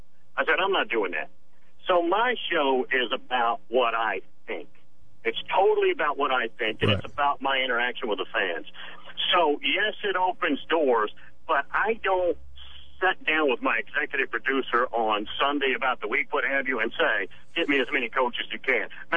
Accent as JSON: {"language": "English", "region": "Tennessee", "country": "United States", "tie": "born or raised there", "said": "I grew up in Tennessee, so I pulled for the Vols."}